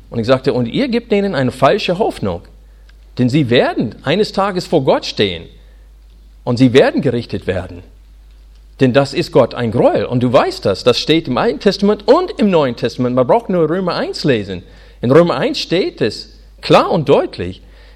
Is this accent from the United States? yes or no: yes; United States; German is a second language; now in Germany; Als Amerikaner war es für mich sehr überraschend, als ich nach Deutschland kam